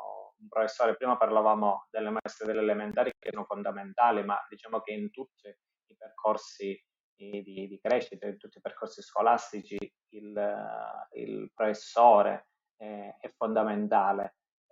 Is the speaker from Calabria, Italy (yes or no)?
yes; Luzzi, Calabria, Italy; anche se sono quasi 2 anni che non abito più a Luzzi, quando qualcuno mi chiede di dove sei, io dico Luzzi.